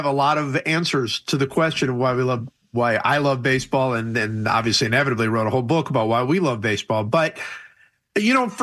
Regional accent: Cleveland, Ohio, United States; You know, for me, that was growing up in Cleveland. It was playing catch with my dad.

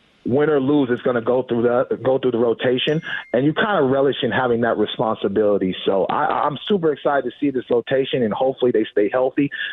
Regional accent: California, United States; I'm from Northern California, so I know all about a marine layer pitching in San Francisco.

